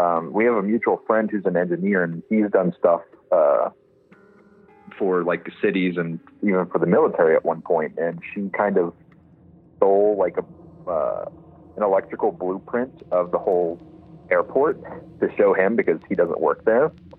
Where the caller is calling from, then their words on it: Denver, Colorado, United States; I'm from Colorado, Denver, right outside Denver.